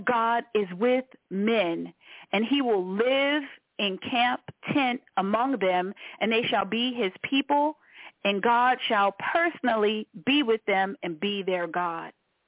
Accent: Washington, District of Columbia, United States; born there; I was born in Washington, D.C. I think it's a beautiful city.

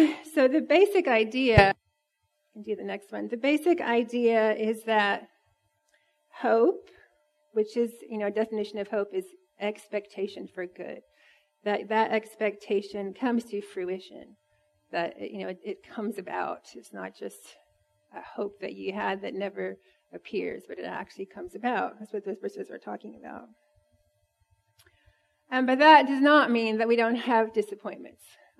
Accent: Indiana, United States; So, I grew up in Indiana. I'm not from Texas. I'm not an Aggie. And I came to Texas right after I graduated from college.

